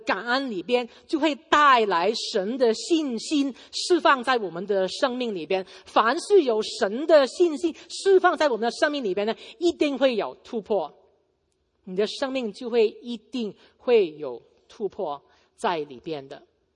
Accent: Guangdong, China; 我们广东人呢，有一个讲法，不知道国语怎么讲

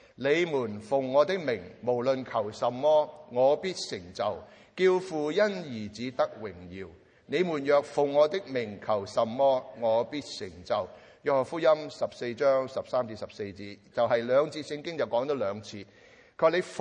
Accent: China; 我们中国人都这么讲的嘛

